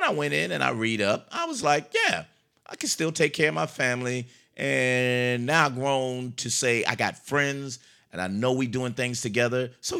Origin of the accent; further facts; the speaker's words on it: United States; I didn't go in because I'm an American and I'm going to defend my country. I was in New York.